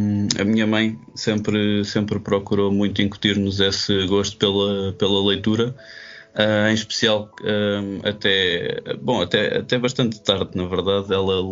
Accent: Sintra, Lisbon, Portugal; sempre que tenho de dizer de onde é que sou, digo sempre que sou de Sintra, porque é o lugar onde sinto que pertenço, na verdade.

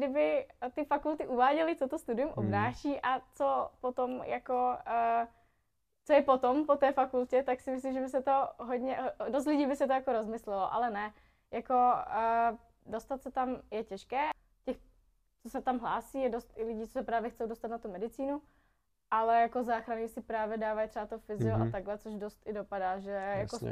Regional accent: Třinec, Moravian-Silesian Region, Czechia; Ano, já jsem z Třince, což je vlastně město. Všichni říkají, že je to Polsku

